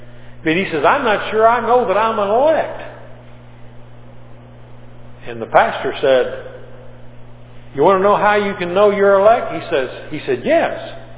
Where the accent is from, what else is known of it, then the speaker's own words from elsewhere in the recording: Texas, United States; I mean, I'm from Texas, and I got to keep my mouth shut. Because you know when you see a Texan's mouth's moving